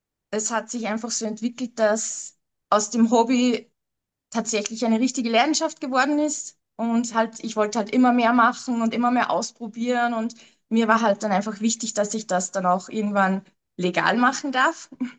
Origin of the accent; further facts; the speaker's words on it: Upper Austria, Austria; ich bin 34 Jahre alt, ich komme aus Oberösterreich und ich bin momentan in der Ausbildung zur Konditorin.